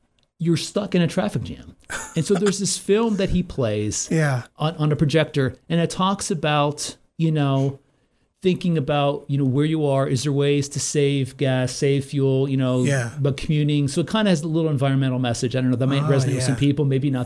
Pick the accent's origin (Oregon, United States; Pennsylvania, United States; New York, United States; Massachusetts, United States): Pennsylvania, United States; Like, I'm from Northeast Pennsylvania, and pierogies are huge because there's a lot of Eastern Europeans there, you know?